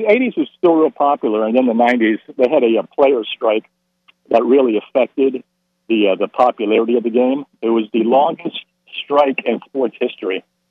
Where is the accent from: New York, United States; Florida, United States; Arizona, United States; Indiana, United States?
Florida, United States; Miami; First of all, born and raised in Miami, played football and baseball, you know, tennis growing up, all the American sports